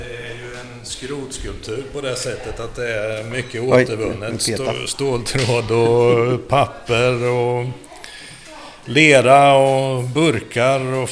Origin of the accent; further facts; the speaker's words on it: Linköping, Östergötland, Sweden; Det där är hemma i Linköping på Banergatan där jag bodde som liten.